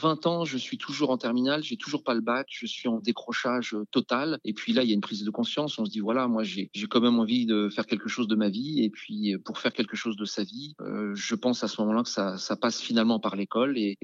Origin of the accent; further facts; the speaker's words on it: Les Mureaux, Île-de-France, France; born there; Mes parents étaient ouvriers. Je suis né aux Mureaux dans les Yvelines